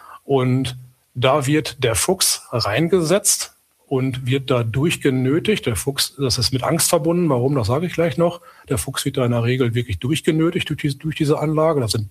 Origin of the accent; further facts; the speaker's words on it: Rehden, Lower Saxony, Germany; Wir hatten eine Schliefenanlage zum Beispiel auch hier in Rehde, meinem Heimatort.